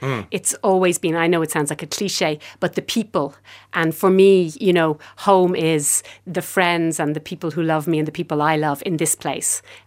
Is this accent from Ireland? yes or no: yes; Ireland; The situation in Kashmir, as an Irish person, anywhere there's a border, anywhere there's a minority, I think we as Irish people will always tune in and try to understand what's going on.